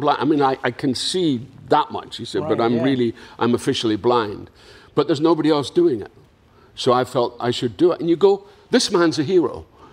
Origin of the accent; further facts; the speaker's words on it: Dundee, Scotland, United Kingdom; I was back in my hometown of Dundee in Scotland